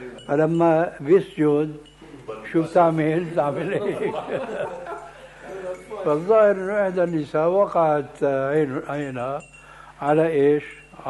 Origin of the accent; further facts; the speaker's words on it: Syria; النعل الصرارة موجودة، كانت إلى عهد قريب عندنا في سوريا للرجال.